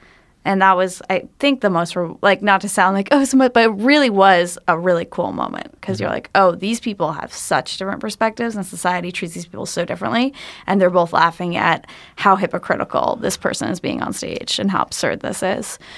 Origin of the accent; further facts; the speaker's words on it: Massachusetts, United States; now in Los Angeles, United States; Michael and I grew up in Western Massachusetts. So we come from like a pretty specific niche background of, I'd say, pretty idealistic people, a lot of focus on the environment and feminism. And then I moved out to Los Angeles